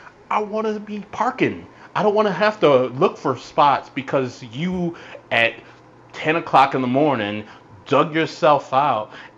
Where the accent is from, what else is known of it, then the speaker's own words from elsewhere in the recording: Illinois, United States; born there; I was born in the suburbs. I've been living here for the last probably 20 years, except for the year in San Diego.